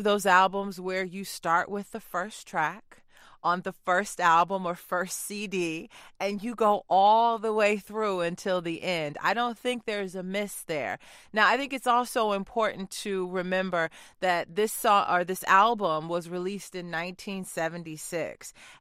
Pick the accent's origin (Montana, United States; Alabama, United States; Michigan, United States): Michigan, United States; Detroit; It was that important to me growing up in Detroit, me having parents who were really big into the sound of Motown